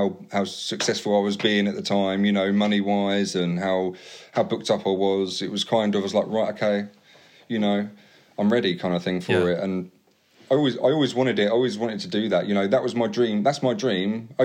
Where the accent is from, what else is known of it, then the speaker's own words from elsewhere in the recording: Brighton, South East England, United Kingdom; He knew I was from Brighton.